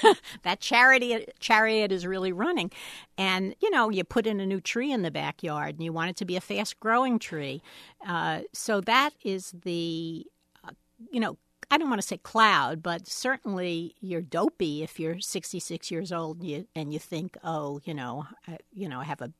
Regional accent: Ames, Iowa, United States; born or raised there

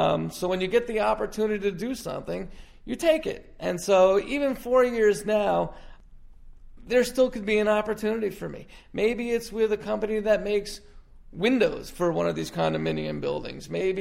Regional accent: New York, United States; now in Florida, United States; We're both from New York. My wife and I both grew up in New York, and life here in Florida is easier, okay?

